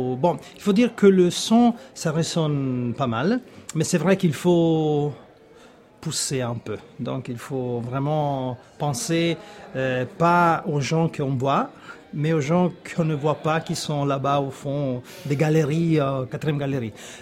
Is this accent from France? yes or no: no; Italy; et on est italien